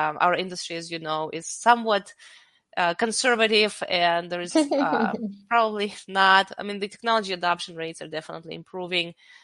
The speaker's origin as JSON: {"language": "English", "country": "Belarus", "moved": "as an adult", "lives_now": "United States", "said": "I'm an immigrant from Belarus. I came to this country 20 years ago"}